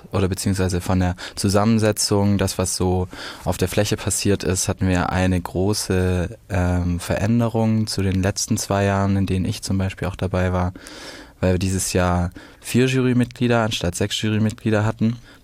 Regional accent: Baden-Württemberg, Germany; Ich komme ja aus dem Schwabenland und im Schwabenland sagt man ja auch, Fragen kostet nichts.

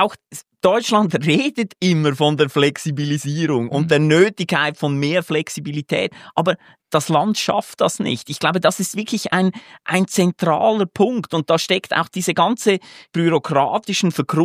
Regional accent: Switzerland; Ich meine, ich bin Schweizer

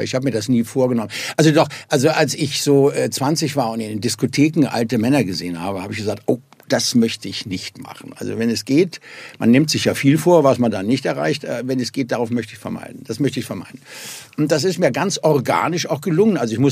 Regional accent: Cologne, North Rhine-Westphalia, Germany; Naja, ich kenne schon viele. Eben gesagt, ich bin aus Köln.

